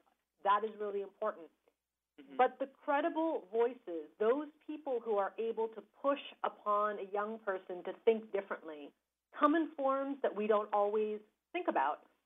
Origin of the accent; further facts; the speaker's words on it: United States; I'm coming to this as an American who had the honor of serving my country for more than a decade on these issues